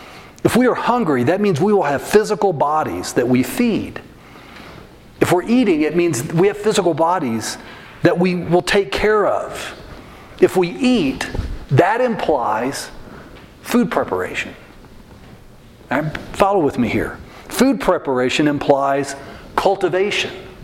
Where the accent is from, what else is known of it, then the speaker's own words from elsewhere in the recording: Texas, United States; Said, you know, sometimes growing up in Texas